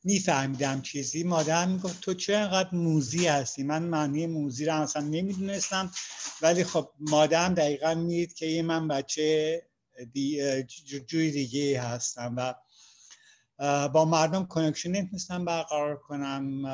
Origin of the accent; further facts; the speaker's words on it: Iran; born there; من ایران توی خانواده مسیحی تقریبا فقیر به دنیا آمدم